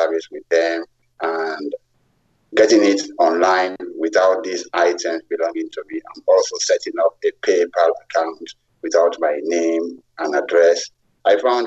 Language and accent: English; Freetown, Western Area, Sierra Leone; English is a second language; now in London, United Kingdom; I'm a foreigner from Freetown, Sierra Leone, West Africa, living in London